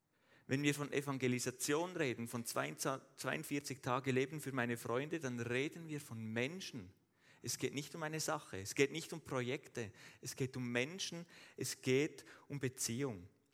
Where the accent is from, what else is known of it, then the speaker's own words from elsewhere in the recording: Switzerland; Wenn ich das Wort investieren höre, als Schweizer sowieso, dann geht es doch um Geld.